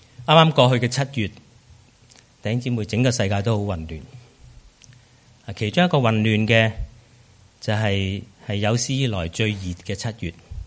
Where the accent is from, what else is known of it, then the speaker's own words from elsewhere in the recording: Hong Kong; 身边我想大部分都是由香港来的，那里是我们的家乡，出生在那里，成长在那里。